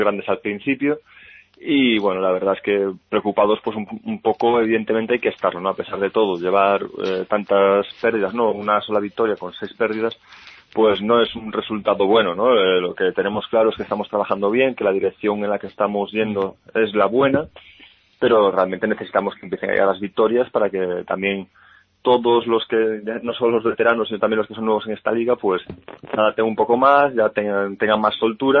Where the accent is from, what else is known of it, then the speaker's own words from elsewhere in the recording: Galicia, Spain; cada vez somos menos gallegos en el equipo